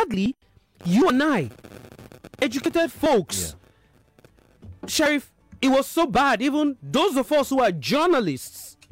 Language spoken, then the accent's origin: English; Imo, Nigeria; also born or lived in Lagos; He was transferred just before my third birthday to Imo State, so the family had to move to Imo State. And I literally grew up there, nursery, primary, secondary school.